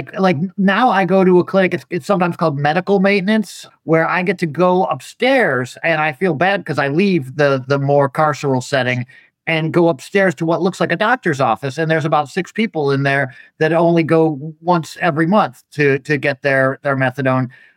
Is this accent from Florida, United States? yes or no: yes; Florida, United States; born or raised there